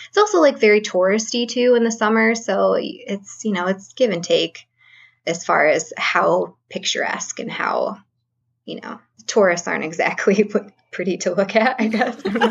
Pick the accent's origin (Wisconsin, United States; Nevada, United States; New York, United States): New York, United States; Alfred; I was raised in a really tiny, tiny town that no one's ever heard of in New York called Alfred.